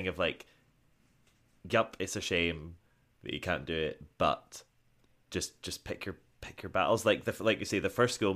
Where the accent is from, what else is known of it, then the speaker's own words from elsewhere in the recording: Scotland, United Kingdom; as Scottish people